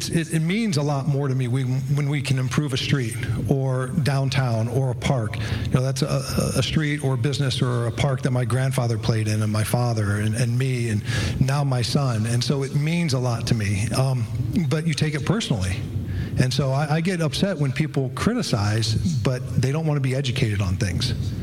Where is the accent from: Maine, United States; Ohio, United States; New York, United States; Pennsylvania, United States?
Ohio, United States; Barberton; I was born and raised in Barberton. My father was mayor back in the 80s. My uncle was a municipal judge